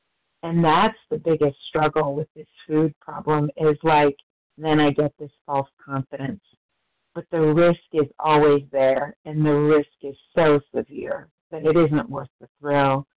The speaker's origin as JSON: {"language": "English", "region": "Pennsylvania", "country": "United States", "said": "I am from Pennsylvania."}